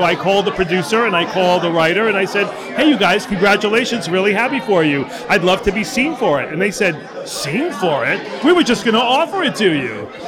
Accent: Queens, New York, United States; I grew up in Queens, which is just about as close to Brooklyn as one can get.

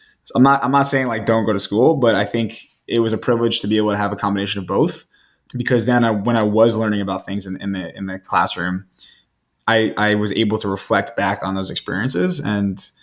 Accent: New York, United States; So growing up in New York and going to Canada was a 15-hour car ride and we'd do it in a day sometimes.

